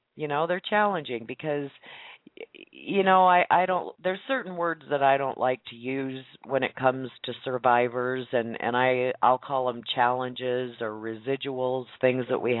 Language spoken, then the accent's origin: English; Nebraska, United States; I was born and raised here in Nebraska